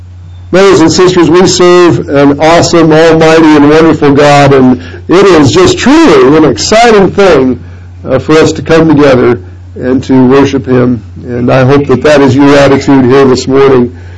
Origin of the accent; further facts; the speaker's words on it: Iowa, United States; And that was an exciting thing for me, as I am from Iowa